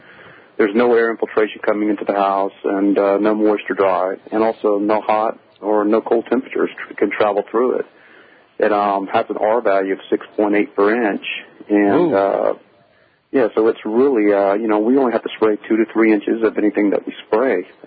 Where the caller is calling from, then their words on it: Charleston, South Carolina, United States; I'm actually in Charleston, South Carolina right now, where I live at, you know, all the time